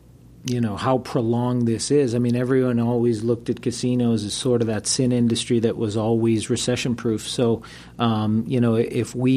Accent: Massachusetts, United States; you know, that was my home state, and I was with Wynn when that got approved

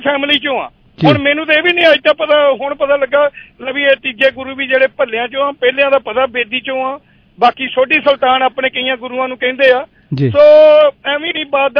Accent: Punjab, India; ਅਸੀਂ ਜਿੱਦਾਂ ਕਹਿ ਲਓ ਪੰਜਾਬੀ ਹਾਂ ਤੇ ਜਾਂ ਪਹਿਲਾਂ ਅਸੀਂ ਇੰਡੀਅਨ ਹਾਂ ਫਿਰ ਪੰਜਾਬੀ ਹਾਂ ਪਰ ਅਸੀਂ ਪੰਜਾਬ ਚ ਰਹਿੰਦੇ ਕਰਕੇ ਹਾਂ ਅਸੀਂ ਪੰਜਾਬੀ ਬੋਲਦੇ ਉਸ ਹਿਸਾਬ ਨਾਲ ਪਹਿਲਾਂ ਅਸੀਂ ਪੰਜਾਬੀ ਹਾਂ

